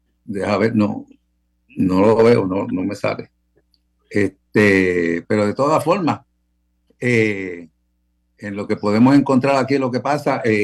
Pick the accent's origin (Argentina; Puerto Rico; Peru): Puerto Rico; Santurce; born there; yo nací en Santurce, en el Hospital Pavía, que todavía está por allí, la parada 22, en el 1945